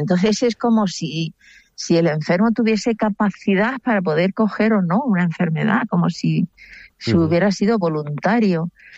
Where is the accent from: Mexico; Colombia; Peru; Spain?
Spain; Extremadura; un homenaje a mi tierra, a Extremadura